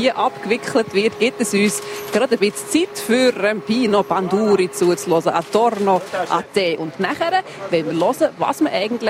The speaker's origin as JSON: {"language": "German", "country": "Switzerland", "said": "Es gibt, glaube ich, kein Land, wo pro Kopf so viel Maroni gegessen werden wie bei uns in der Schweiz."}